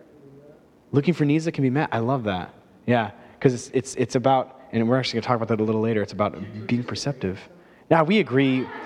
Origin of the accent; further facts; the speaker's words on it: Minnesota, United States; because we're Minnesotan, we are hospitable people.